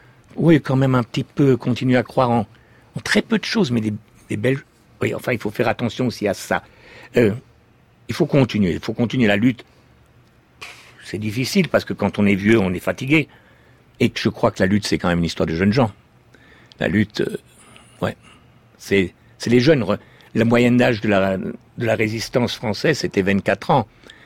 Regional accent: Grand Est, France; born there; Moi, je suis né en Alsace.

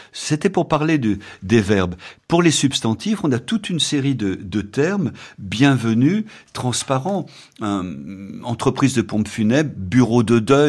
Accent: Lyon, Auvergne-Rhône-Alpes, France; Chacun a les siens, je suis lyonnais, je débaroule dans les escaliers, ce que les Parisiens ne comprennent pas.

